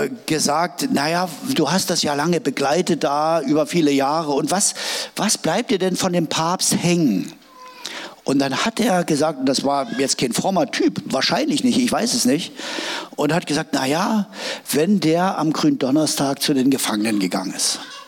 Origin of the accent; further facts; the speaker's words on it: Saxony, Germany; now in Berlin, Germany; Als ich als Sachse nach Berlin kam, wollte eine Bratwurst kaufen am Stand